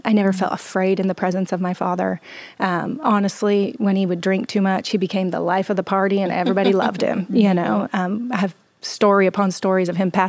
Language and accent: English; Garden City, Idaho, United States; I grew up in Idaho, and there's in Boise, and there's a little suburb of Boise called Garden City that the locals actually called Garbage City